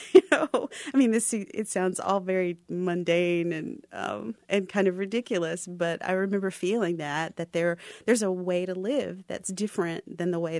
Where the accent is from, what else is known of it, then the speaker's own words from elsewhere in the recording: the South, United States; I did love the South, but it's hard not to love it. It's my home.